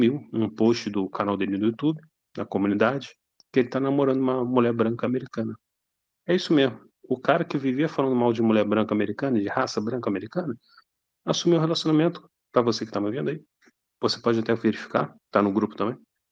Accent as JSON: {"language": "Portuguese", "region": "Rio de Janeiro", "country": "Brazil", "said": "Eu sou do Rio de Janeiro."}